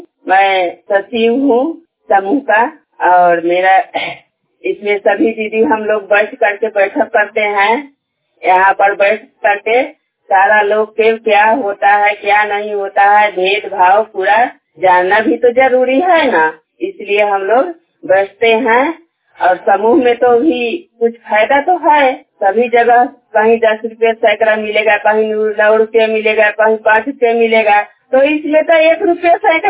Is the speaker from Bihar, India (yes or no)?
yes; Sonpur, Bihar, India; सोनपुर प्रखंड के निवासी हूँ, गोपालपुर पंचायत।